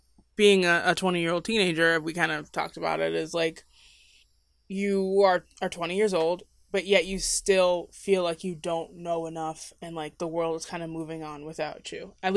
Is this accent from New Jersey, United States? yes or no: yes; New Jersey, United States; moved away as an adult; I moved here from New Jersey when I graduated high school. And how do you start all over in a new state?